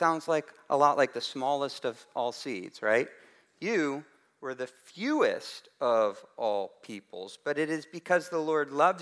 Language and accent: English; Chattanooga, Tennessee, United States; I grew up in Chattanooga.